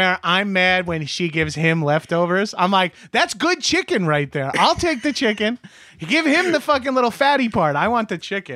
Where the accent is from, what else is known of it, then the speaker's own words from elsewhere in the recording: New York, United States; like growing up as a New Yorker or a Northeastern, yeah, you recognize most people of foreign descent are speaking a foreign language.